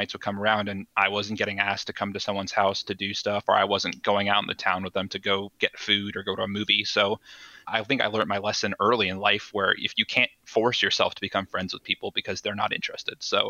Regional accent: Iowa, United States; moved away; When I moved from Iowa to Georgia, I didn't have a lot of friends. And the friends I did have and stayed in touch with from Iowa, we played games together.

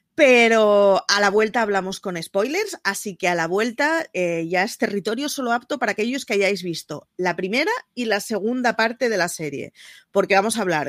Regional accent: Barcelona, Catalonia, Spain; Como barcelonesa que siempre sí es representada por una Sagrada Familia a la que no voy ni una vez al año.

